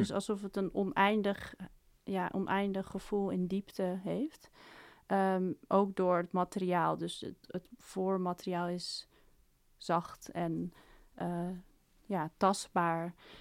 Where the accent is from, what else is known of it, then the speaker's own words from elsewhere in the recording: Amsterdam, North Holland, Netherlands; Ik ben opgegroeid in Bosselommer bij een zeer Jordanees gezin.